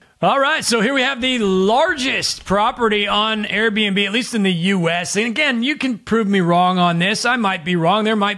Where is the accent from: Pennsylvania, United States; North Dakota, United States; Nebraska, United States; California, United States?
Nebraska, United States; I'm from Nebraska, which is right next door. I literally grew up 5 minutes from Iowa